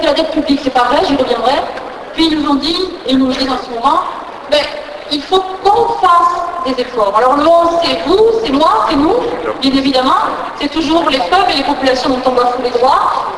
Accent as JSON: {"language": "French", "region": "Southwest France", "country": "France", "accent": "southwestern French", "said": "Et puis ça va se voir de toute façon dans mon accent du sud-ouest."}